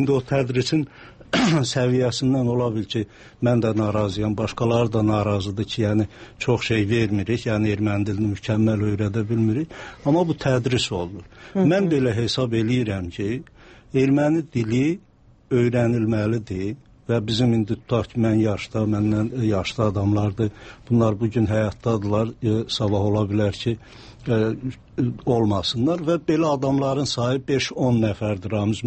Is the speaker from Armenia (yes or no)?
yes; Armenia; moved away; mən Ermənistanda doğulmuşam və bizim kənddə ermənilər də yaşayırdı və biz orta məktəbdə erməni dilini keçirdik.